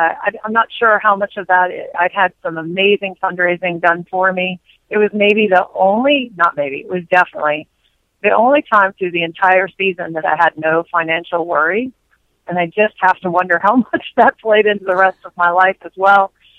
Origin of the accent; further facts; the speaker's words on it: Lexington, Kentucky, United States; I'm from Lexington, Kentucky. I grew up in a thoroughbred family, so yeah, I'm a bit of a thoroughbred snob.